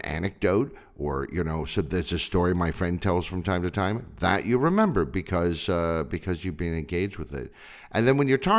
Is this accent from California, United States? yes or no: yes; California, United States; growing up in California at least, where wildfires were a big problem, even back then